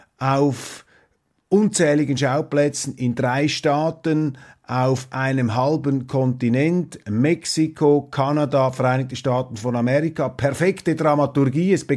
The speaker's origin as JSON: {"language": "German", "country": "Switzerland", "said": "Und als Schweizer bilde ich mir ein, hier schweizerische Präzision und auch schweizerische bodenständige Gastfreundschaft am Werk gesehen zu haben."}